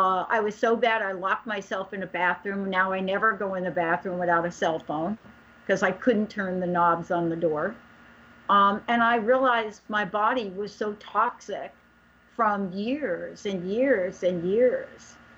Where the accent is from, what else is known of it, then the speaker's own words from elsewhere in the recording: East Coast, United States; I'm a girl from the East Coast.